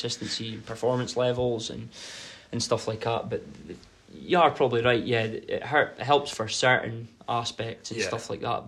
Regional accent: Inverurie, Scotland, United Kingdom; I'm from Inverurie. Family come and watch games.

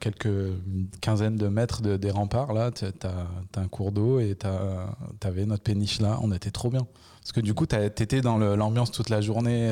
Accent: Le Puy-en-Velay, Auvergne-Rhône-Alpes, France; j'avais suivi une troupe de ma ville natale, là, du Puy-en-Velay

